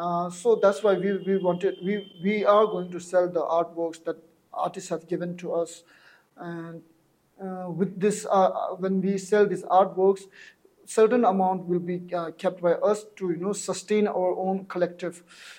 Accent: Tibet, China; moved away; because when we came first from Tibet in exile, our main focus was not about doing artworks or something like that, right?

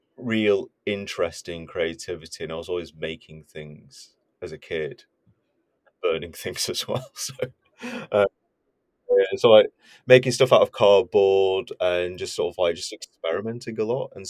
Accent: Bolton, North West England, United Kingdom; also born or lived in Malaysia; So I grew up in Bolton, in Greater Manchester. So yeah, Bolton born and bred. I'm proud. And yeah, I've sort of stuck around for a bit, and then my family moved to Malaysia for a couple of years when I was age 4 till 6

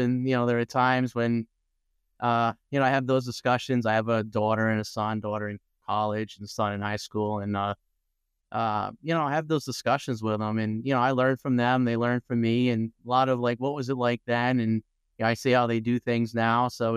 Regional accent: Rhode Island, United States; Well, I grew up in Rhode Island. Spent a lot of time in Southern Rhode Island, of course, at the beaches

